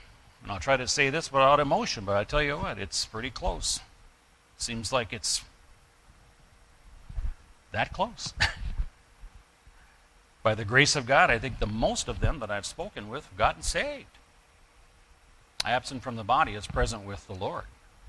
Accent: Minnesota, United States; As I mentioned, I'm from the Iron Range. I don't know how many times I died up there, could have died.

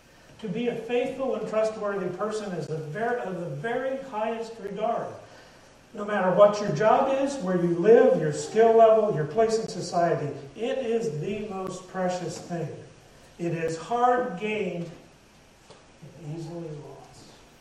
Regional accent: Colorado, United States; I grew up in Southern Colorado, an area of what was once considered the Old West, if you will. Cowboy, Indian type stuff, all that, the ranchers. I grew up in cattle country, farming and ranching in the valleys.

